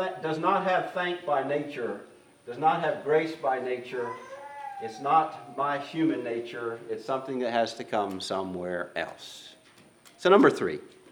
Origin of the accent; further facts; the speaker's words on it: Pensacola, Florida, United States; It attacked my hometown this past week. I came from Pensacola.